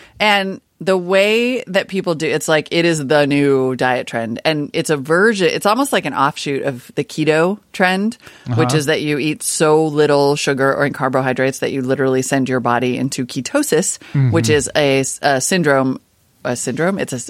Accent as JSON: {"language": "English", "region": "Montana", "country": "United States", "tie": "born or raised there", "said": "You can tell now that I grew up in Montana because I'm down the SUV rabbit hole."}